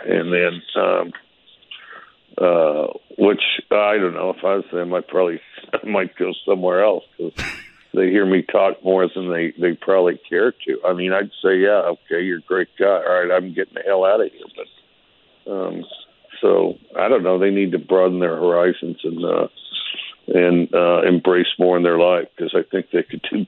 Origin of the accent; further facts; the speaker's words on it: Wyoming, United States; despite the fact Geronimo was down in Arizona and I was up in Wyoming, you know, just the whole, you know, I got really interested